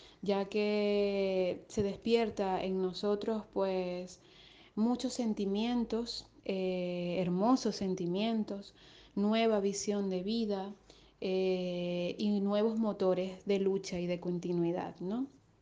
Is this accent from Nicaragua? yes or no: no; Venezuela; now in Spain; Soy venezolana y resido en España desde hace aproximadamente 2 años.